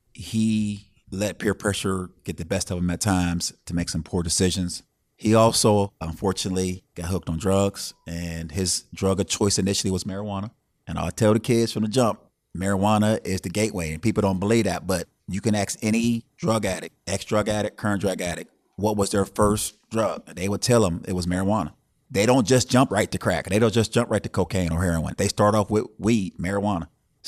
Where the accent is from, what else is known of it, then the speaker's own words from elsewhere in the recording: Youngstown, Ohio, United States; I'm from Youngstown, Ohio. It's a little small town in eastern Ohio. Love the town. My childhood was nice.